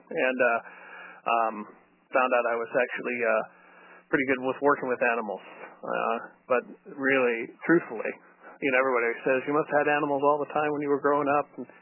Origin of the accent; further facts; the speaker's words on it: Portland, Oregon, United States; I grew up actually in Portland, Oregon